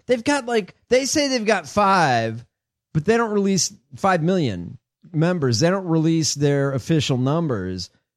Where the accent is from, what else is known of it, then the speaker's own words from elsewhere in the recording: Illinois, United States; I grew up outside of Chicago.